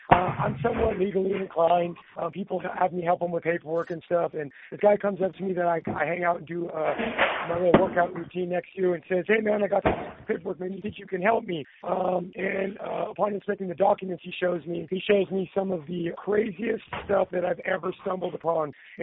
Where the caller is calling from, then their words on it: San Diego, California, United States; I'm unfortunately calling from a correctional facility. I'm at RJD, San Diego, California.